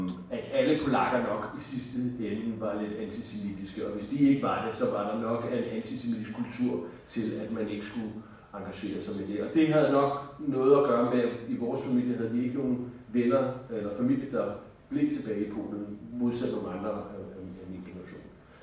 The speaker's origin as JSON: {"language": "Danish", "town": "Bagsværd", "region": "Capital Region of Denmark", "country": "Denmark", "tie": "born or raised there", "said": "Jeg voksede op i Bagsvær, og var altid meget bevidst, i hvert fald fra en meget tidlig tid, at jeg var jøde."}